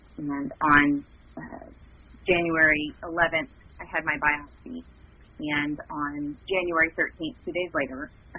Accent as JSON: {"language": "English", "region": "Iowa", "country": "United States", "moved": "as an adult", "said": "I'm originally from Iowa. I was brought down here 14 years ago and when we got married, and I'm just enjoying Texas."}